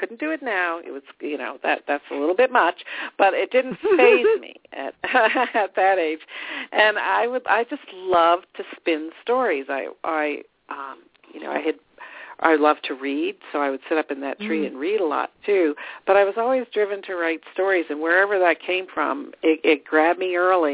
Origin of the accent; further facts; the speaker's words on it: New England, United States; born there; and I was born in New England.